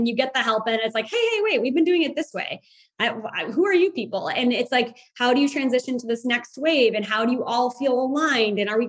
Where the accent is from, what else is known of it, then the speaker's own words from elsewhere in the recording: Chicago, Illinois, United States; And I feel so thankful that, you know, when I grew up in Chicago, you know, I have a very, you know, blessed life, but I do, you know, I have a thick Midwest skin, I think.